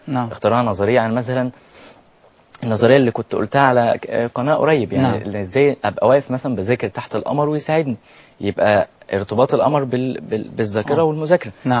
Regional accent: Mansoura, Dakahlia, Egypt; عندنا في المنصورة

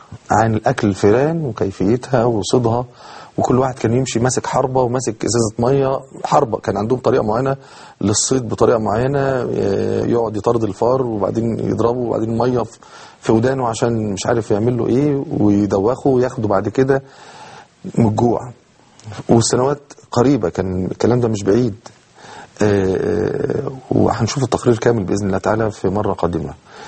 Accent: Cairo, Cairo Governorate, Egypt; عندنا في القاهرة.

